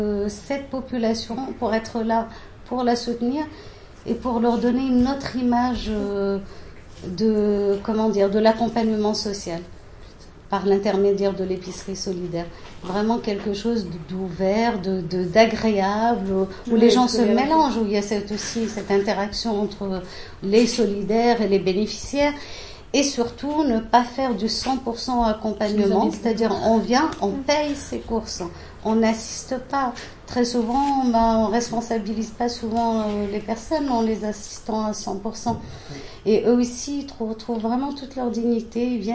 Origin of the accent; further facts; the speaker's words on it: Strasbourg, Grand Est, France; born or raised there